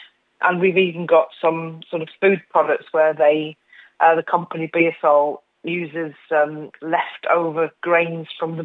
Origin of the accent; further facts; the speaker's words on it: Northern Ireland, United Kingdom; Although, as you say, I am from County Tyrone, but my heart's in Donegal.